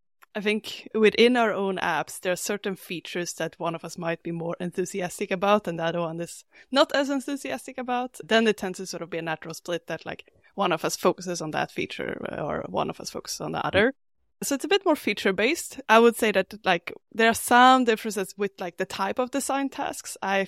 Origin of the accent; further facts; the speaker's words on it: Sweden; I'm from Sweden.